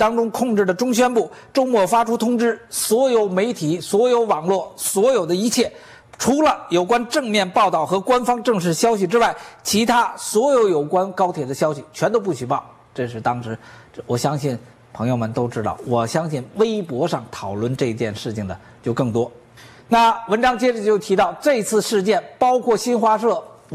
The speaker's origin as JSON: {"language": "Chinese", "country": "China", "said": "出卖灵魂，出卖人格，出卖尊严，这是我们中国人今天赖以生存的方式。"}